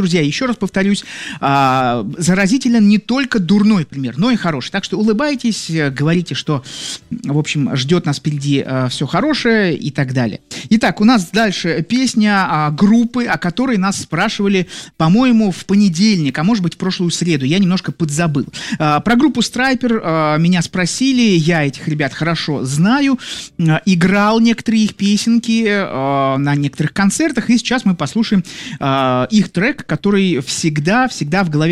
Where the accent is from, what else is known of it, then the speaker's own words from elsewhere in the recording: Saint Petersburg, Russia; из какого города я, из Петербурга